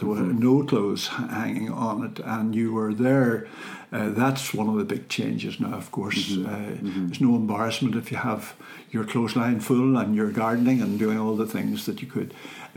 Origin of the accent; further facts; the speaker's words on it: Northern Ireland, United Kingdom; You wouldn't have bought a car from a Fermanagh man because the roads were so bad.